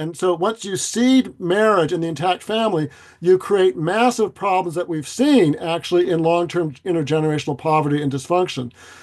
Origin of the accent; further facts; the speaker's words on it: Washington, United States; So in my home state of Washington, we had a Christian grandmother who had a longtime floral shop, and she would sell to everyone.